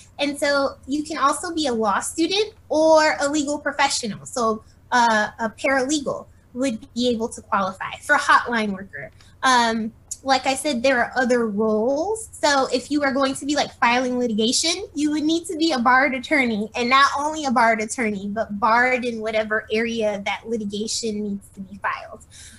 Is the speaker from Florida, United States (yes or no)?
yes; Florida, United States; now in Washington, United States; Like I said, I'm from Florida. I'm from Dade County, Florida. And so even my experience with voting has been different, especially now that I live in the DC area.